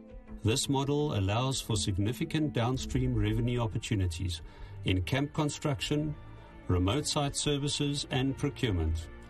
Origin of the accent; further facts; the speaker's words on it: Johannesburg, Gauteng, South Africa; I would most definitely take a ride back in time to my hometown of Johannesburg.